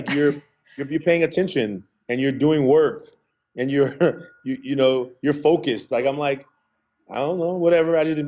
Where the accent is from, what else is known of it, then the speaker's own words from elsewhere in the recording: Oakland, California, United States; And so I grew up just in Oakland, in a city where being smart wasn't really cool